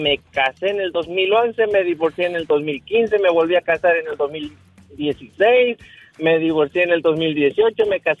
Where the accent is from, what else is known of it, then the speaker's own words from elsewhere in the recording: Guerrero, Mexico; now in Houston, United States; Yo soy de Guerrero, México